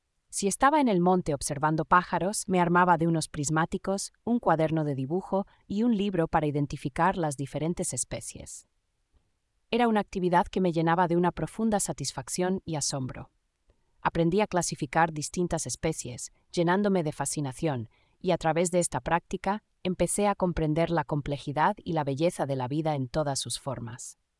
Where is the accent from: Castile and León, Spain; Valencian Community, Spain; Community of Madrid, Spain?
Valencian Community, Spain; Valencia; Creciendo en Valencia, España, tenía muchas hermosas posibilidades de explorar.